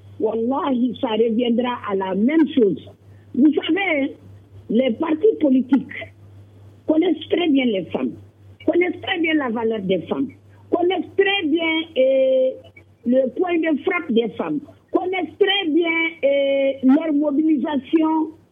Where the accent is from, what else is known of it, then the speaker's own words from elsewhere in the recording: Gao, Mali; Chez nous, à Gao, ça a été très bien respecté